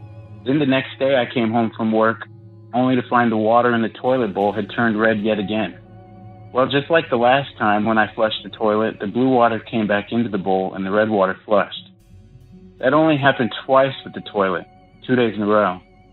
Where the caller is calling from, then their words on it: Lynchburg, Virginia, United States; I'm calling from Lynchburg, Virginia